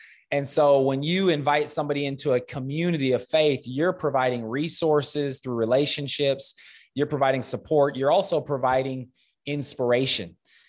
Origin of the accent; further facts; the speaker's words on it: Omaha, Nebraska, United States; Number one, born and raised in Omaha.